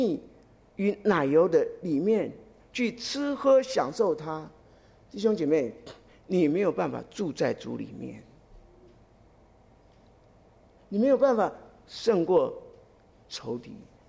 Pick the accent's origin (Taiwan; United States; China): United States; 整个加拿大，对不起，我是美国人。